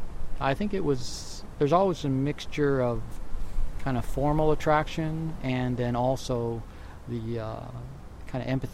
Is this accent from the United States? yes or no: no; Ottawa, Ontario, Canada; I was raised in Ottawa, and that's, I guess out in Ottawa, I remember seeing these ghost-like forms out in the forest, because I lived outside of Ottawa in a rural area.